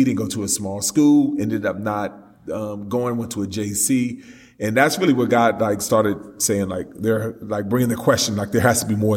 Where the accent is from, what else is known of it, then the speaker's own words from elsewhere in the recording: California, United States; I was raised in Cali, but my born again life began in Texas.